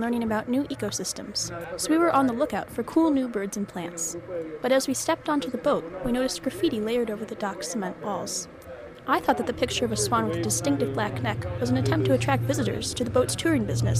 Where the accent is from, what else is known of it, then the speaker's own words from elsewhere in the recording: Illinois, United States; I'm from Illinois.